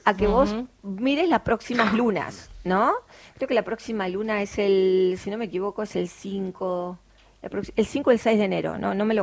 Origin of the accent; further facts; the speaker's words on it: Uruguay; now in Argentina; Yo soy uruguaya, amo mi país